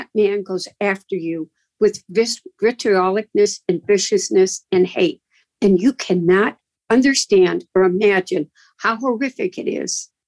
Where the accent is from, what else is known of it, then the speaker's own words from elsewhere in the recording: Michigan, United States; I'm a woman from Michigan.